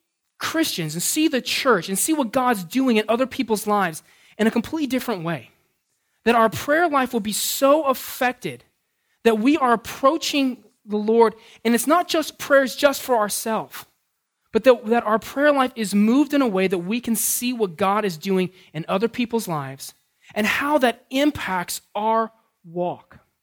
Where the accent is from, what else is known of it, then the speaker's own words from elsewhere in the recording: California, United States; I grew up in California, so we visited snow.